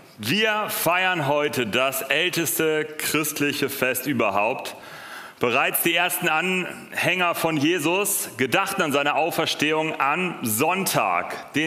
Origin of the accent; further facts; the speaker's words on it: Northern Germany, Germany; ich komme aus Norddeutschland, vielleicht so wirklich aus Norddeutschland.